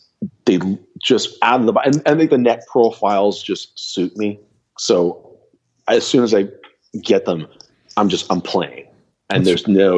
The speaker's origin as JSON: {"language": "English", "town": "Yuma", "region": "Arizona", "country": "United States", "tie": "born or raised there", "said": "growing up in Yuma, it was not an accident that to get a gig playing music, I played country music."}